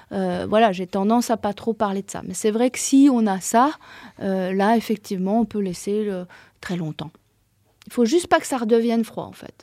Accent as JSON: {"language": "French", "country": "Belgium", "lives_now": "France", "said": "Alors oui, dans les pays comme la France, moi je suis belge, en Belgique on est aussi assez proche du bouillon encore, des plats mijotés"}